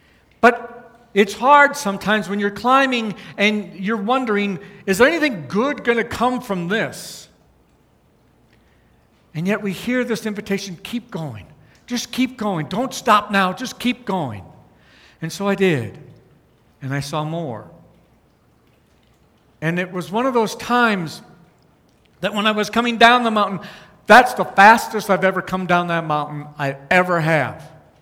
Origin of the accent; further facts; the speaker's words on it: South Dakota, United States; So can anything good come from North Dakota as I'm growing up in South Dakota?